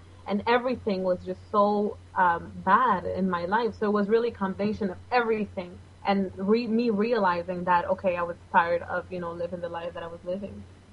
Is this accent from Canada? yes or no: no; Bolivia; I am originally from Bolivia, so I eat a lot of Latin food.